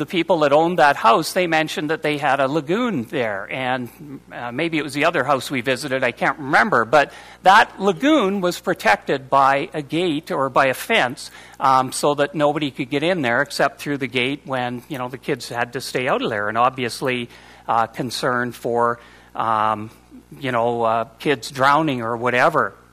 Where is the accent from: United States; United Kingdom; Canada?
Canada; Brandon, Manitoba; I grew up in Brandon, Manitoba, 921 7th Street